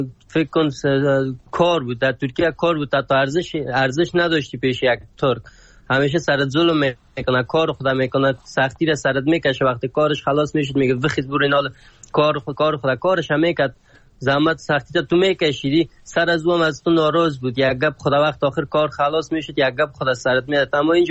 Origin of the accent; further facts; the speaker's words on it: Afghanistan; از افغانستان هستم،